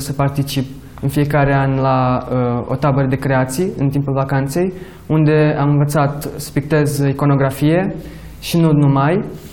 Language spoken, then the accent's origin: Romanian; Romania; Romanian is a second language; În rest, sincer, mă simt acasă în România pentru că aici am crescut. Nu sunt român, nu am cetățenie, dar sunt român cu sufletul.